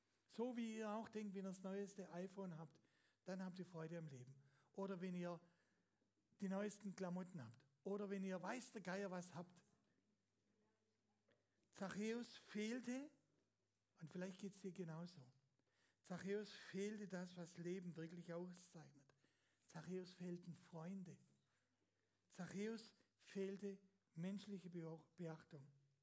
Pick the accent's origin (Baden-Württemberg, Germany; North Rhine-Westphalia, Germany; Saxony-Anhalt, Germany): Baden-Württemberg, Germany; accent: Swabian; ich schwätze aus Schwäbisch